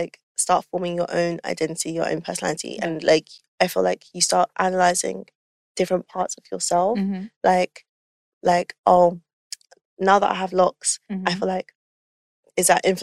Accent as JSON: {"language": "English", "region": "East of England", "country": "United Kingdom", "accent": "Essex", "said": "I feel like there's a bit of Essex in it. There's also a bit of London in it. And like, London people can tell I'm from Essex. Essex people don't hear the Essex anymore."}